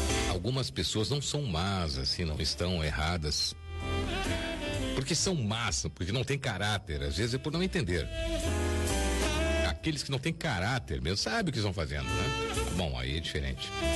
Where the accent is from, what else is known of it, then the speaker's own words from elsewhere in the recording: Alegrete, Rio Grande do Sul, Brazil; Eu também sou do Alegrete. Minha terra querida